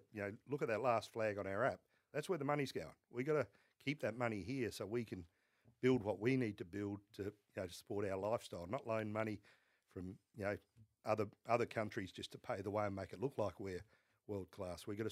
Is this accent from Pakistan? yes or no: no; South Australia, Australia; Yeah, I'm from South Australia, obviously.